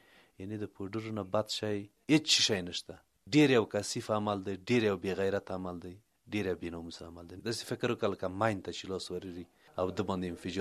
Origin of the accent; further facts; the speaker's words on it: Ghorband, Parwan, Afghanistan; د پروان د ولایت یمه د غوربند د ولسوالۍ اووه دېرش کلن یمه.